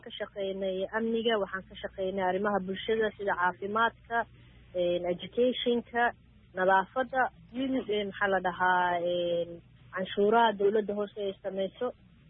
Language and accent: Somali; Beledweyne, Hiran, Somalia; Baladweyne waa magaaladeyda, waxaa kasoo jeeda aabbahay, waxaa kasoo jeeda awoogay